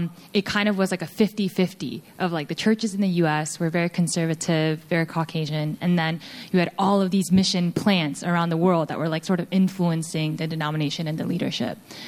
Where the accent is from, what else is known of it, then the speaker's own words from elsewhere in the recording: United States; so I grew up in the States in a denomination that was focused on missions